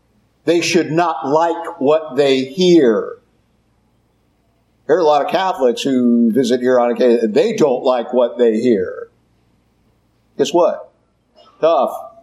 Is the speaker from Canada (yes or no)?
no; Kentucky, United States; like a lot of people from my part of the country. I'm from Kentucky.